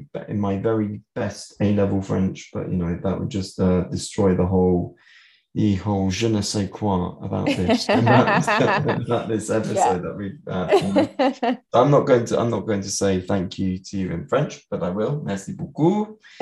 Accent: United Kingdom; moved away; if I ever go back to the UK, there is like this soft spot for my hometown. There's a soft spot for the places I used to go when I was a kid.

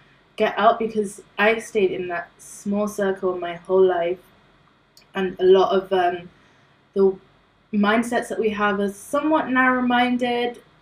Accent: Nottingham, East Midlands, United Kingdom; I, as a Desi, moved out to university on my own, to Wales of all places. I come from the East Midlands.

